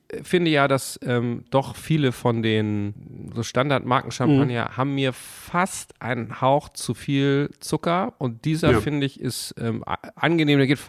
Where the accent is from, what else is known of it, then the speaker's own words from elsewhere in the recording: Hamburg, Germany; ich komme aus Hamburg.